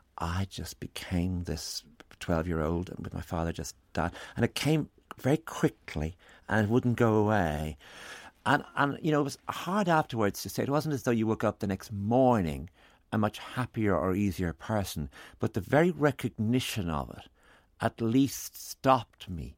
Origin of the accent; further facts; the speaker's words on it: Enniscorthy, Leinster, Ireland; I'm from Enniscorthy, County Wexford, and 10 miles away is Wexford Town